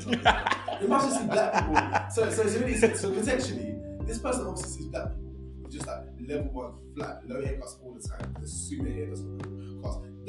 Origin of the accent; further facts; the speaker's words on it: Barking, London, United Kingdom; I'm from Barking, I'm from Gascoigne Barking